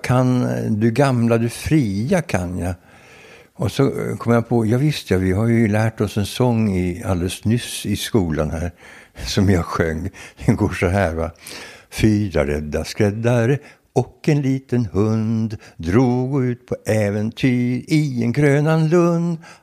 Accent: Stockholm, Stockholm County, Sweden; born there; Jag är född på Kungsholmen, en liten gata som heter Kronobergsgatan.

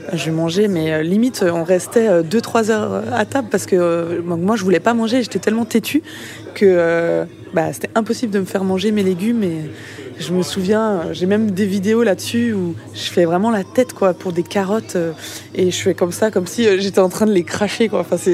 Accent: Mulhouse, Grand Est, France; born there; Je suis née à Mulhouse. Je viens d'une fratrie, on est 9 en tout

